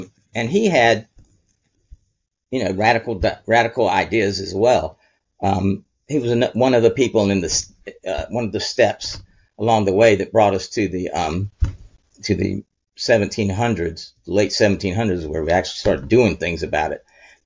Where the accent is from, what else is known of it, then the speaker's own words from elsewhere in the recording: the South, United States; In the Civil War, I'm from the South